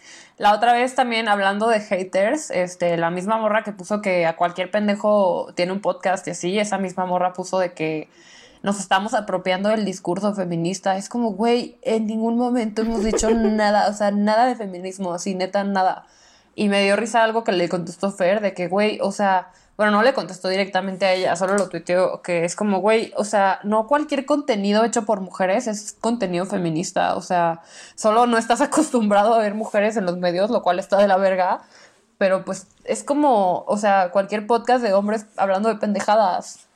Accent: Mexico; accent: mixed chilango and norteño; yo ya tengo acento mezclado chilango, mezclado sí. Norteño.

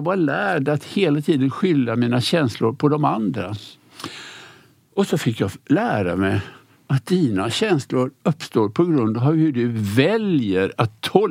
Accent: Sweden; Och jag var ensam svensk där. Och jag var så nervös för jag tänkte, för jag är inte särskilt bra på engelska.

